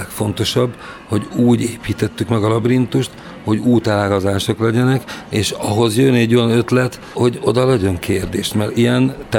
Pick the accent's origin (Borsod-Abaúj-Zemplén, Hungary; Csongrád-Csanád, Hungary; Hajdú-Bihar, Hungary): Csongrád-Csanád, Hungary; Makó; Úgy kezdtük, hogy én makói vagyok.